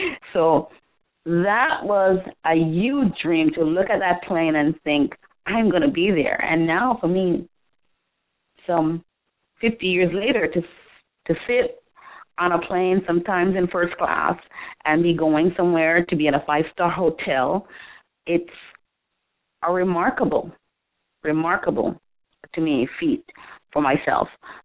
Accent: Jamaica; I grew up poor in Jamaica. I mean, we didn't live in poverty, but we were poor. I mean, we had no running water inside the house when I was growing up. We had no indoor toilet when I was growing up.

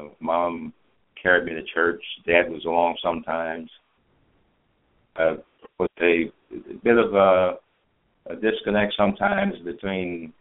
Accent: Houston, Texas, United States; Houston Texan, growing up in Houston, pretty big city, 4 or 5 million down there now. When I was growing up, it's a small country town.

